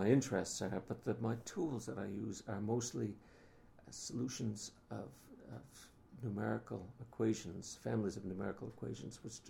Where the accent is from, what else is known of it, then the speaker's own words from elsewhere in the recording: Maine, United States; also born or lived in New Hampshire / New Zealand; now in Switzerland; I come originally from Maine, and I went to university in New Hampshire, and then after spending a few years out of university, I went to New Zealand